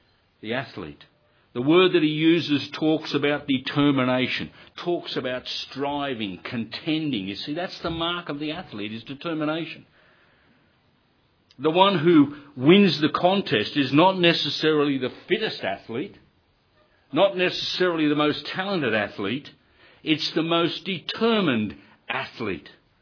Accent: Sydney, New South Wales, Australia; Oh, we're from Sydney and we're down for our honeymoon.

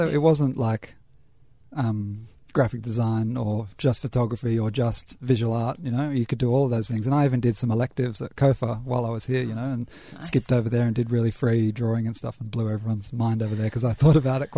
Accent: Sydney, New South Wales, Australia; I grew up in Sydney, in Balmain.

